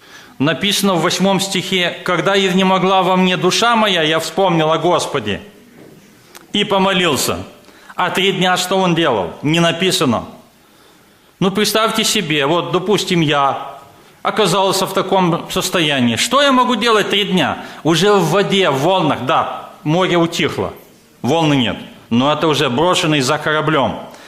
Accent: Moldova; first language Moldovan; Russian is a second language; Я молдаван, родился в Молдавии, жил среди молдаван, учился в молдавской школе, теперь проповедую на русском. Если у меня акцент не совпадает или что-то не точно, простите меня, я мысли по-молдавски перевожу на русском.

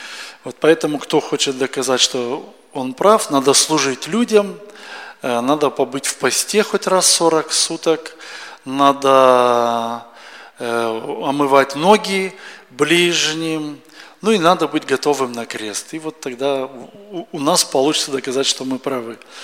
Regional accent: Chisinau, Chișinău, Moldova; мы из Кишинева.

